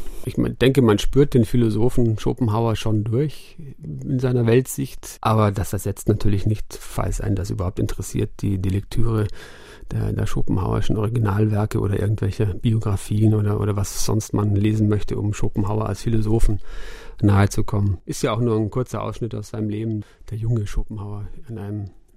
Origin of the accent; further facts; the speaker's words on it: Bavaria, Germany; Na, jetzt bin ich eigentlich schon ziemlich lange in München und vorher war ich im Vorort von München quasi aufgewachsen.